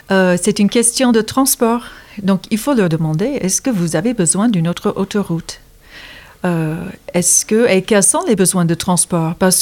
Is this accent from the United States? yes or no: yes; East Coast, United States; French is a second language; En tant qu'Américaine, je vois ce qui se passe à la côte Est. J'ai vu ma ville familiale être... grignoté par des lotissements